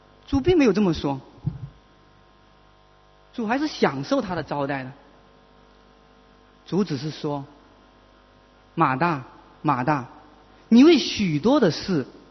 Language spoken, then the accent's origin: Chinese; Hong Kong; 你看看我们香港人真的很忙啊